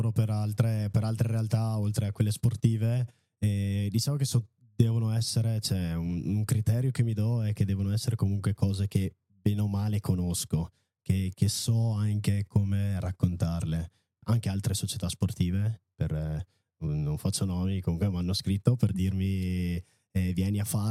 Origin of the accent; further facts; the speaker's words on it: Rovereto, Trentino-Alto Adige, Italy; Adesso ho 2 negozi a Rovereto e dai, sarà che sono di Rovereto